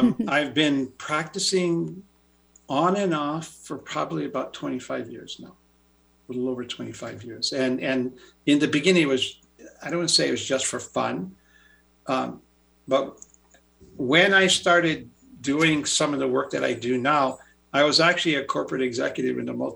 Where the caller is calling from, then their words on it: Sedona, Arizona, United States; No, I wish I could say I was calling from Hawaii, but I'm not. So right now I live in Sedona.